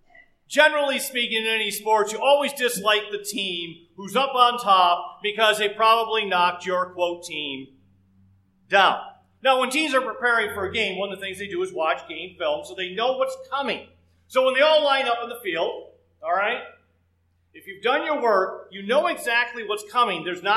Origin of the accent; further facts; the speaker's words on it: Detroit, Michigan, United States; Now, I grew up in Detroit, so obviously then I'm going to root for those losers.